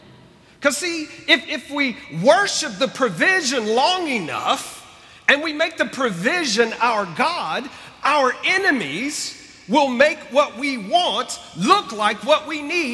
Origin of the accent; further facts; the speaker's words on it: Alabama, United States; Well, I grew up in Alabama. Alabama the beautiful